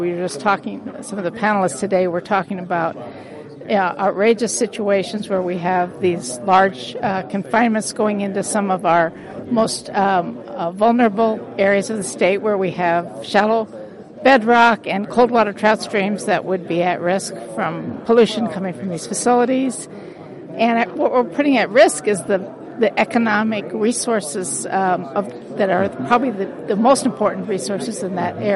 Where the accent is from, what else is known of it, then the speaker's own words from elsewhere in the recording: Iowa, United States; I grew up in Hamilton County, and again, we've traditionally had a lot of hog production when I was growing up in that area of the county.